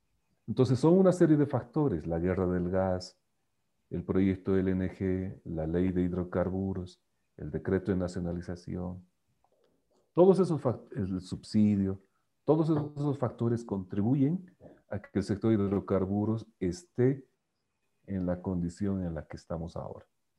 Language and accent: Spanish; Bolivia; Lo que hicimos como bolivianos hace 20 años atrás